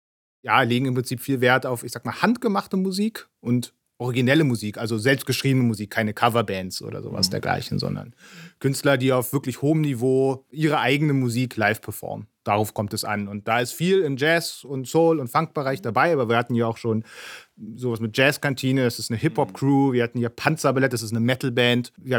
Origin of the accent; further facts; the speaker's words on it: Berlin, Germany; also born or lived in Detmold, Germany; als ich in Detmold studiert habe. Ich komme eigentlich aus Berlin, also ist eine Gegend, wo an sich viel Kultur vorhanden ist.